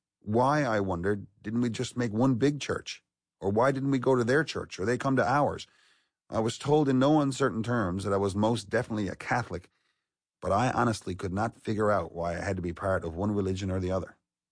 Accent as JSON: {"language": "English", "town": "St. John's", "region": "Newfoundland and Labrador", "country": "Canada", "tie": "born there", "said": "I was born on May 17, 1969, in St. Clair's Hospital in St. John's, North America's oldest city in Newfoundland, Canada. My parents and I were born on the same island, but while I was born a Canadian, they were born Newfoundlanders."}